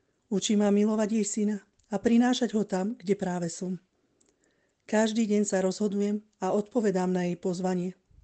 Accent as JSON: {"language": "Slovak", "region": "Žilina Region", "country": "Slovakia", "said": "Pochádzam z Oravy, mám 44 rokov a žijem v komunite na Ústí."}